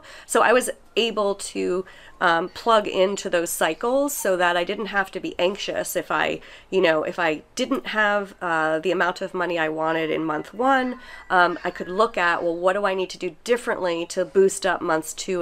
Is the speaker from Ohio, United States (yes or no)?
no; New York, United States; And that was a huge thing, because like I'm born and raised in Manhattan.